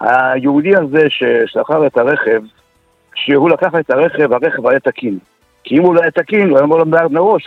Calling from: Kfar Saba, Central District, Israel

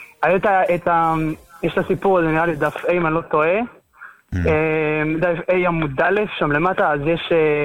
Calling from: Modi'in Illit, Judea and Samaria Area, Israel; ממודיעין עילית.

